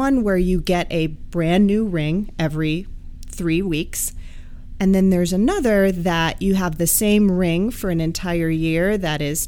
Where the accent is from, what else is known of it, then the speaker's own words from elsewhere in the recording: New York, United States; I was born and raised in New York. I went to college, medical school, and obtained my master's in public health here in New York.